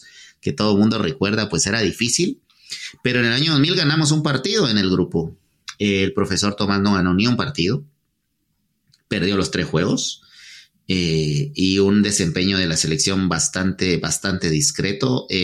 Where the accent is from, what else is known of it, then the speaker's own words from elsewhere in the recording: Guatemala; creo que como guatemaltecos nuestra sociedad y nuestros grupos todavía no están listos